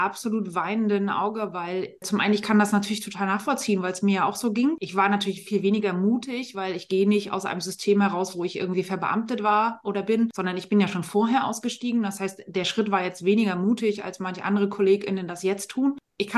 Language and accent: German; Mecklenburg-Vorpommern, Germany; now in Hamburg, Germany; Ich lebe jetzt seit fast 8 Jahren in Hamburg. Ich komme aber eigentlich aus Mecklenburg-Vorpommern, von der schönen Küste.